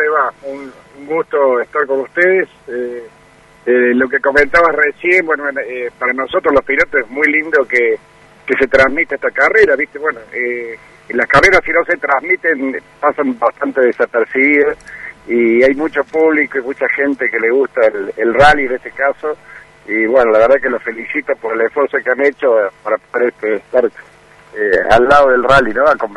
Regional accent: Río Segundo, Córdoba, Argentina; yo soy oriundo de Córdoba, de un pueblo que se llama Río Segundo

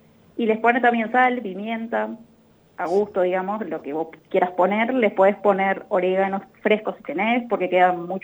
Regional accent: Paraguay; now in Buenos Aires, Argentina; yo soy paraguaya, y nada, hace tiempo, hace 12 años más o menos que estoy acá, me recibí acá en Buenos Aires

